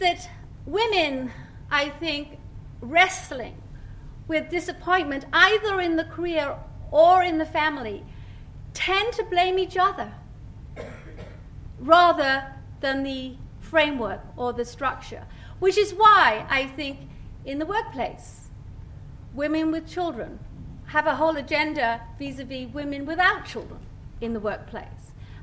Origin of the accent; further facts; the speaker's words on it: Wales, United Kingdom; I grew up in the Welsh mining valleys in a home with five sisters. where there was no refrigerator or telephone